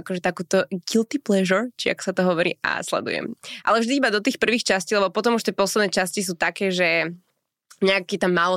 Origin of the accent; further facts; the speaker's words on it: Trenčín, Trenčín Region, Slovakia; Teraz viem, že ja som z Trenčína